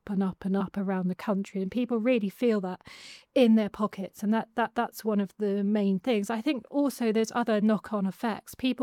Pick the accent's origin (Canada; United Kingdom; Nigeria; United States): United Kingdom; Newport, Wales; I grew up in Caer till I was seven in the Welsh Valleys. I grew up in Newport